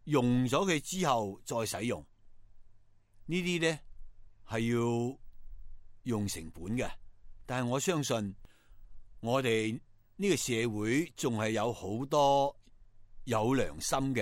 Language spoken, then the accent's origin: Chinese; China; 那蚵蚁呢我们中国人好像未见过